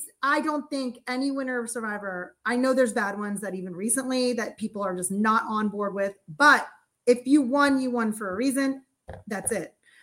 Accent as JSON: {"language": "English", "town": "Delaware County", "region": "Pennsylvania", "country": "United States", "said": "Fun fact, me and Stephanie are from the same town outside of Philly. We're both from Delco."}